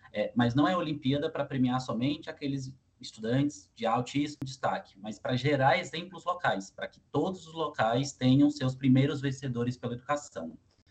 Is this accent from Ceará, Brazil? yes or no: yes; Jijoca de Jericoacoara, Ceará, Brazil; A gente nasceu no Nordeste, os fundadores, eu e o Vitor, somos cearenses. Eu sou de Jijoca, de Jericoacoara. Jericoacoara é bem conhecido pela praia, mas é uma cidade de 18 mil habitantes do interior do Ceará.